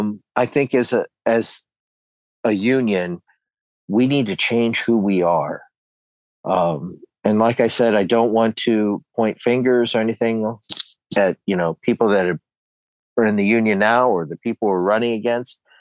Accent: Canton, Ohio, United States; I'm originally from Canton, Ohio.

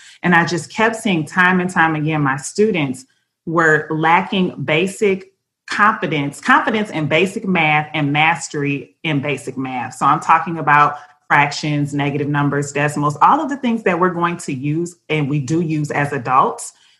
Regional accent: Detroit, Michigan, United States; when Sub Summit had their very first summit in my hometown, Detroit, which is also where they're from

